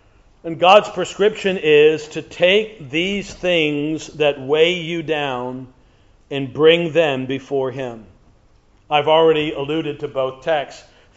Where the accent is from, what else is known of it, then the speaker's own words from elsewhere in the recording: United States; Now, because I'm from America and we like to brag that everything's bigger, we got watermelons this big in America.